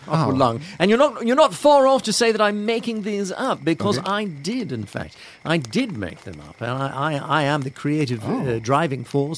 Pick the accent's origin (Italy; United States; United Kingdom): United Kingdom; England; No, I'm not from Chicago. I'm just outside London.